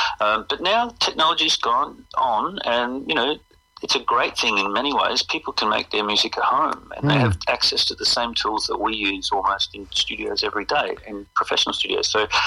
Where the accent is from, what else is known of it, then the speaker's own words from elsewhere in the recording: Brisbane, Queensland, Australia; from growing up in Brisbane, playing in local bands, and to now be, you know, still touring. I'll be 50 this year